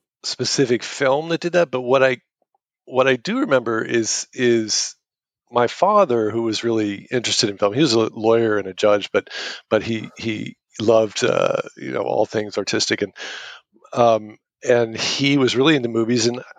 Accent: Hanover, New Hampshire, United States; I grew up in Hanover, New Hampshire, which is the home of Dartmouth College. Very small town. It was a great place to grow up.

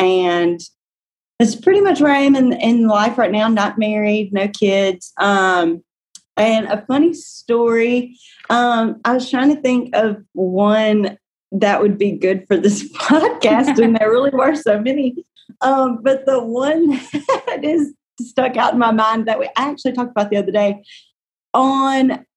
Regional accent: Coleman, Alabama, United States; So, I grew up in Coleman, Alabama, but both of my parents are from Baton Rouge, Louisiana

